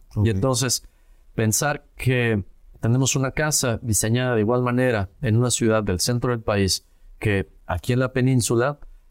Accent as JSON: {"language": "Spanish", "region": "Querétaro", "country": "Mexico", "tie": "born or raised there", "said": "salir de mi ciudad de origen, yo crecí en Querétaro"}